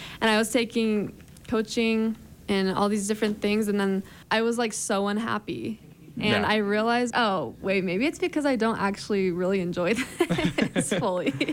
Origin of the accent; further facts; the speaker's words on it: Logan, Utah, United States; So I'm from Logan, Utah. I've been playing guitar since I was about 12.